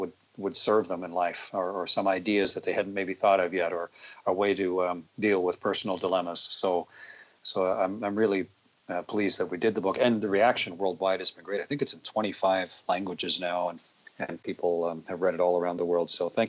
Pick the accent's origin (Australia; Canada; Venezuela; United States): Canada; Sarnia, Ontario; it was a nice thing to do in a small studio in my hometown there in Sarnia.